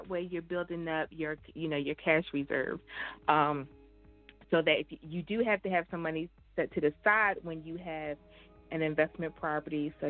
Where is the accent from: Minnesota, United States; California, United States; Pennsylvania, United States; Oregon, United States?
Pennsylvania, United States; Philadelphia; Hello, I'm a realtor from Philadelphia.